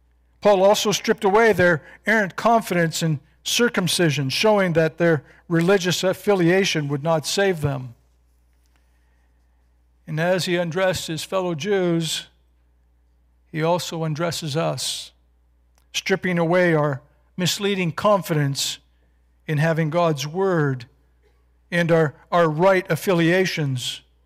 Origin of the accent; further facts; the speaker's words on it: Canada; I'm not sure that I'm all that proud about being Canadian, but I'm glad that I'm a Christian.